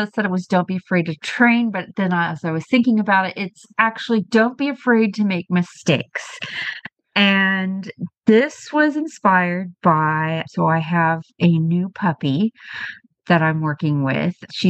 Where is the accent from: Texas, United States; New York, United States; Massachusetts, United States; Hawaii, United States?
Texas, United States; Kemp; from Kemp, Texas